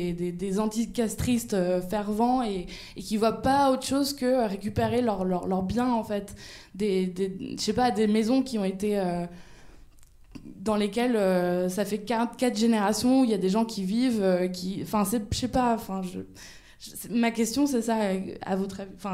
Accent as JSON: {"language": "French", "town": "Miami", "region": "Florida", "country": "United States", "tie": "born or raised there", "also_born_or_lived": "Cuba", "said": "Moi, je suis née à Cuba. Mon père est cubain, ma mère française. J'ai grandi à Miami."}